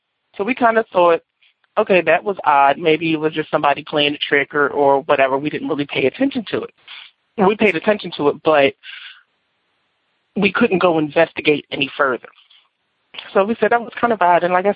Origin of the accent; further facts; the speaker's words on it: Philadelphia, Pennsylvania, United States; I'm from Philadelphia, Pennsylvania.